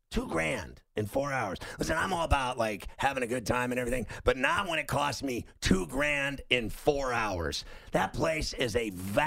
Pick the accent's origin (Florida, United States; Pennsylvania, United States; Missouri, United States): Pennsylvania, United States; Pittsburgh; I'm from Pittsburgh.